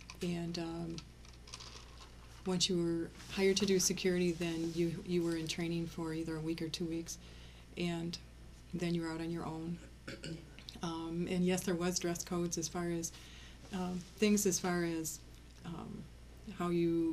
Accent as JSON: {"language": "English", "town": "Lansing", "region": "Michigan", "country": "United States", "tie": "born or raised there", "said": "I grew up in Lansing, went to school in Lansing schools, then went out to Waverly School District, graduated from Waverly High School"}